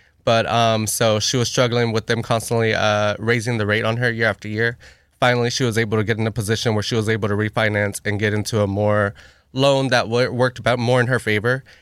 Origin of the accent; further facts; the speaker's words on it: Houston, Texas, United States; Well, I was born and raised in Houston. I actually grew up off Monroe near Hobby Airport.